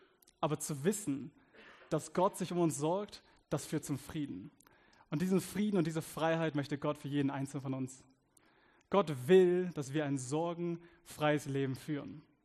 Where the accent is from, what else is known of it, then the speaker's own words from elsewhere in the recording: South Africa; Und ich komme hier aus Südafrika, aus einem Township